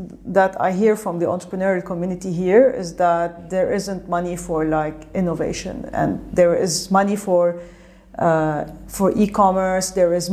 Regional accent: Lebanon; moved away; Look, I grew up in Lebanon, okay?

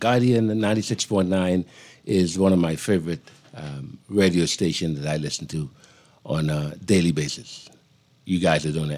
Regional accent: Bennett's Harbor, Cat Island, Bahamas; I hail from Bennett's Harbor, Cat Island.

